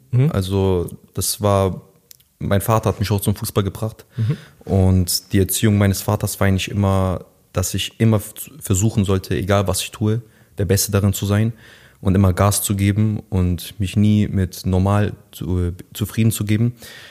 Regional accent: Stuttgart, Baden-Württemberg, Germany; moved away as an adult; now in Frankfurt, Germany; ich bin eigentlich in Stuttgart geboren und aufgewachsen. Mhm. Ich wohne jetzt seit einem Jahr in Frankfurt ungefähr. Und ich bin fürs Studium eigentlich nach Frankfurt gezogen

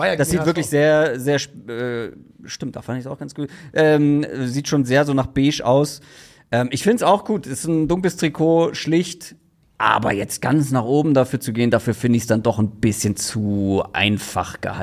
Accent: Hamburg, Germany; Also ich bin ja wirklich auch als Hamburger jemand, der kein Blatt vorm Mund nimmt

